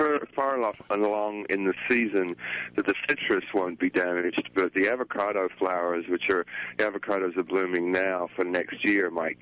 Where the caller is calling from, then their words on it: Thousand Oaks, California, United States; I'm actually talking from Thousand Oaks, which is north of Los Angeles, just about half an hour, 45 minutes north of L.A.